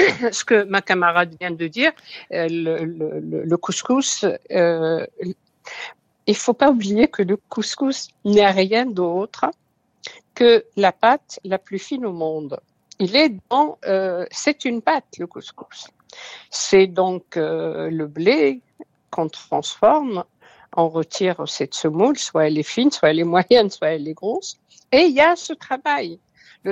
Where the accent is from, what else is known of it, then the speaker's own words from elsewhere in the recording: Oujda, Oriental, Morocco; comme ma ville natale, Oujda et la région